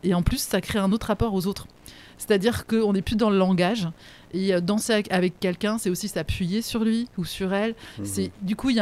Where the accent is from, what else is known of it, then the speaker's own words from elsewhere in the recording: Île-de-France, France; Alors moi, je viens plutôt de l'Île-de-France.